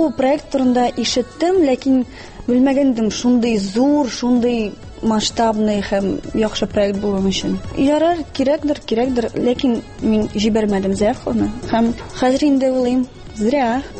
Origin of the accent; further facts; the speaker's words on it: Kazan, Tatarstan, Russia; Татарстанда мин бит бер үзем генә түгел Казаннан. Безнең группада 6 кеше һәм без шундый горурланып әйтәбез, без Казаннан